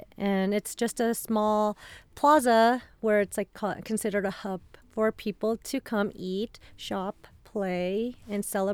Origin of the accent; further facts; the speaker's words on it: Westwood, United States; I grew up in Westwood, and our community is Westwood, and it is very diverse.